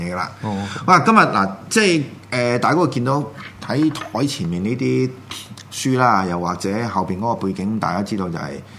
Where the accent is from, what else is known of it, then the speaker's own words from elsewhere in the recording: Hong Kong; 那你可以說一些我們香港人很熟悉的